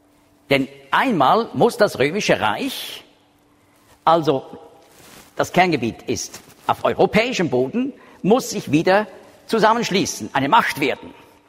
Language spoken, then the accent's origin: German; Switzerland; Also als Schweizer, wenn ich da so zurückgelehnt. Ja, wir gehören nicht dazu.